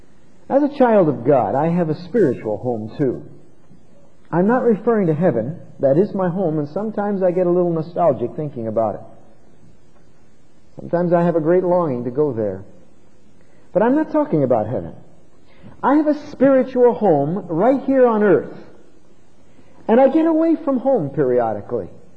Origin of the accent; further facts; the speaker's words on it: Bristol, United States; I grew up in Bristol, and I guess to this day, in some sense, I think about that as home.